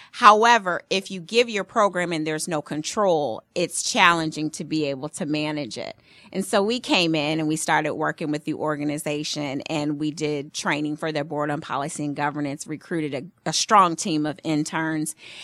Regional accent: Detroit, Michigan, United States; working with them to establish some much needed philanthropic efforts in Detroit, Michigan, which is my hometown.

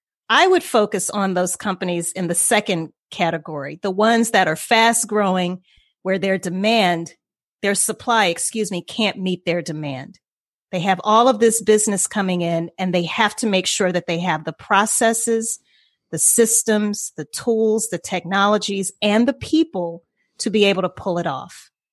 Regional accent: Louisiana, United States; And, you know, it's so funny you say that, because I grew up in Louisiana, so hurricanes were just a part of my upbringing.

